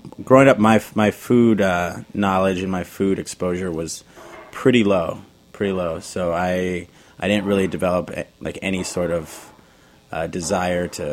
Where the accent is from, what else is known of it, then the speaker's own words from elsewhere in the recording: Midwest, United States; I grew up in the Midwest. I unfortunately was an extremely picky child, like very picky. I am Mexican, so...